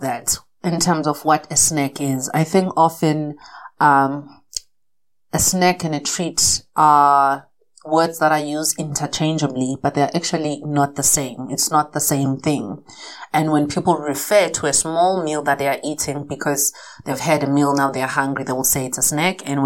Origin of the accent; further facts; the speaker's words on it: Kwanongoma, KwaZulu-Natal, South Africa; I'm from Kwanongoma, so Nkandla is literally a stone thrown from where I'm from. You know, we breathe the same air with Nkandla people.